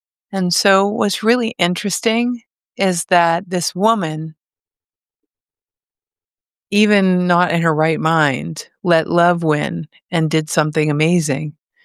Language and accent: English; Asheville, North Carolina, United States; Even the airport extended my car for no charge when I told them I was from Asheville.